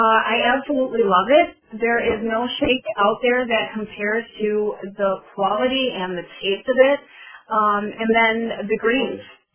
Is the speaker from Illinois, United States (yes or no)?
yes; Chicago, Illinois, United States; I'm from Chicago, and I was diagnosed in 2003 with Crohn's.